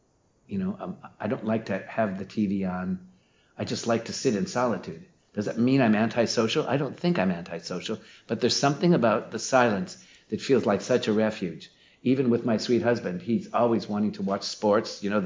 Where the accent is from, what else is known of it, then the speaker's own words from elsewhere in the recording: South Dakota, United States; And I put my home state of South Dakota.